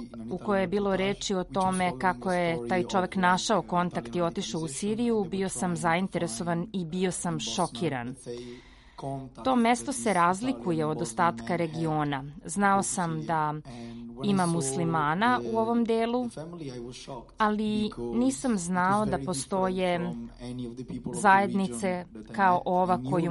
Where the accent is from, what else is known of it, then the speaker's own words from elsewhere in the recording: Italy; Serbian is a second language; now in Czechia; Ja sam inače Italijan, ali živim u Češkoj